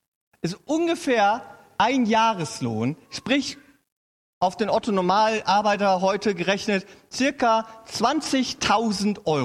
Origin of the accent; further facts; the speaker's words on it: Hanover, Lower Saxony, Germany; Ich komme ja aus Hannover.